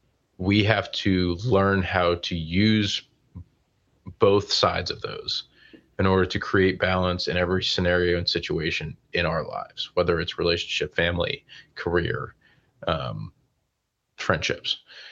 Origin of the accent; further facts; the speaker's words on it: Charlotte, North Carolina, United States; because I grew up in Charlotte.